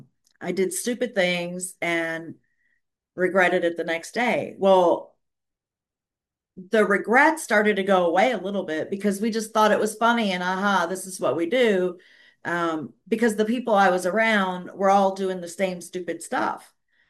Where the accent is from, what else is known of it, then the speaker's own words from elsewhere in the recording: Detroit, Michigan, United States; I grew up in Detroit, so it was all a bunch of factory workers.